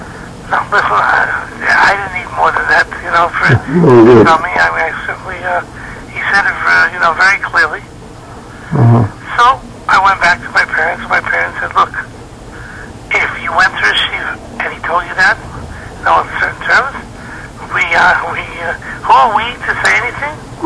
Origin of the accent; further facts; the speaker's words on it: Philadelphia, Pennsylvania, United States; moved away as an adult; now in Lakewood, United States; I came to Lakewood from Philadelphia, I was 20 years old.